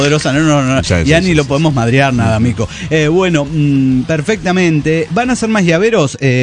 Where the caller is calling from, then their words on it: Saltillo, Coahuila, Mexico; de Saltillo, Coahuila, México.